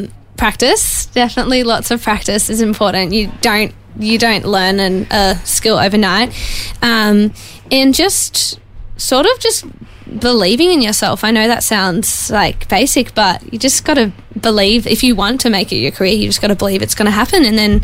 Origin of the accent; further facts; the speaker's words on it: Gerringong, New South Wales, Australia; also born or lived in United States; Always been in Gerringong, pretty much. I was born in the States, but have lived here.